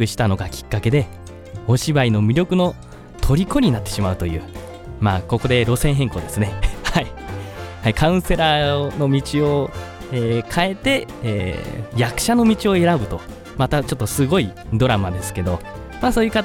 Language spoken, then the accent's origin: Japanese; Kawasaki, Kanagawa, Japan; 、現在29歳、男、独身。生まれも育ちも神奈川県川崎市。これは変わりませんね。もうずっとこの川崎市で住んで、育っています。